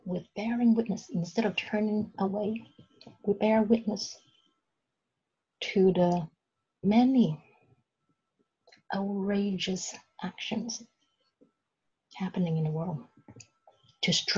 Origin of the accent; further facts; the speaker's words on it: Hong Kong; What's going to happen to the people of my hometown in Hong Kong?